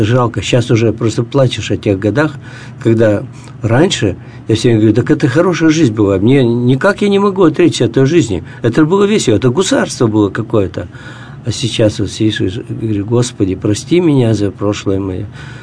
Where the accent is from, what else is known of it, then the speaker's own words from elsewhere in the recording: Yekaterinburg, Sverdlovsk Oblast, Russia; Да, из Свердловска. Да. Родился в Свердловске, вырос в Свердловске, все это дело.